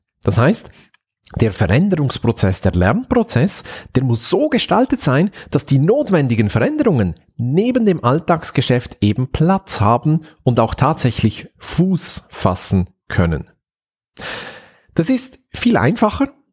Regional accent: Switzerland; Und gerade ich als Schweizer, uns wird ja nachgesagt, dass wir nicht ganz so schnell sprechen wie unsere deutschen Freunde.

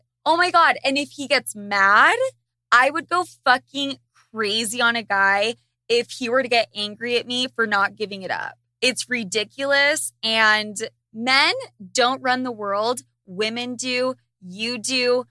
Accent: Utah, United States; I grew up in Utah, obviously. I went to Catholic school, so I don't know anything about this.

